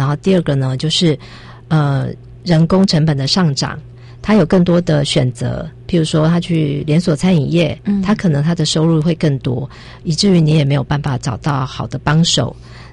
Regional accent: Taiwan; 也就是我们台湾人来说的话比较适口的一个味道

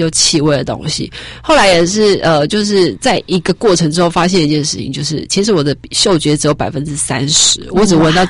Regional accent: Taiwan; 至于我们就是台湾人，你可能闻着味道

